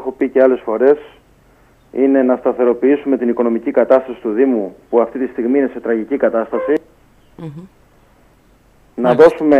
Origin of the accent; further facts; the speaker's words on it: Achladi, Central Greece, Greece; εγώ γεννήθηκα, μεγάλωσα και εργάζομαι σε αυτόν τον όμορφο τόπο. Κατάγομαι από το Αχλάδι. Mm-hmm. Είναι ένα μικρό χωριό στο Δήμο Μαντουδίου Λίμνης Αγίας Άννας.